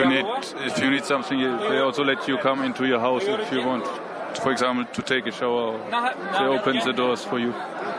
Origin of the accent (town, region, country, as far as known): Germany; English is a second language